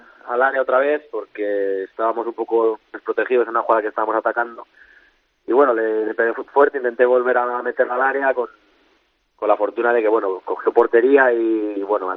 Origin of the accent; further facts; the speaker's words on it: Guadalajara, Castilla-La Mancha, Spain; No, soy de Guadalajara.